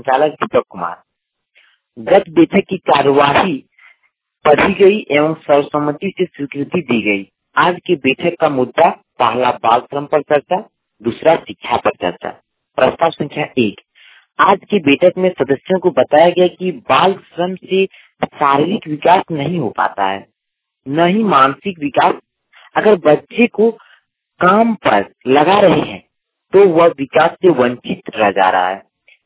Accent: Deoghar, Jharkhand, India; ग्राम पंदनवीरा, थाना जसीटी, जिला देवघर का निवासी हूँ।

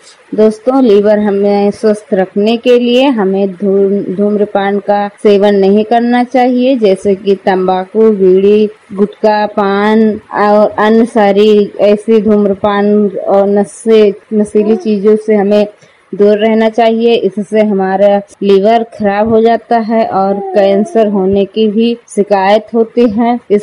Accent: Uttar Pradesh, India; मैं हरिहरपुर गांव जिला सरावस्ती की रहने वाली हूं।

